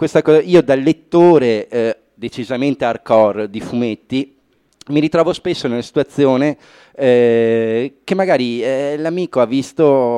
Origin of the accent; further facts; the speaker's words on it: Veneto, Italy; ma sono veneto, quello è un'altra cosa, è nel contratto.